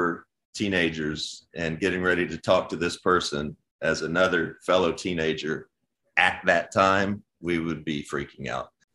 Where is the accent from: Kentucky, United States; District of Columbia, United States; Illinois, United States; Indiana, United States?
Kentucky, United States; Josh and I grew up in Kentucky in a little bit of a bubble.